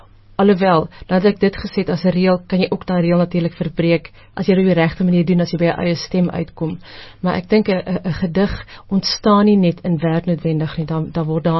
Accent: Free State, South Africa; Destyds waar ek groot geword op die Vrystaat se platteland in die Noordweste, was dit altyd mooi weer en warm oor die radio.

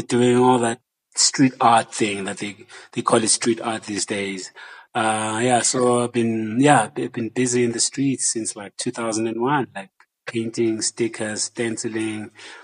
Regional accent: Johannesburg, Gauteng, South Africa; Because I grew up in Joburg.

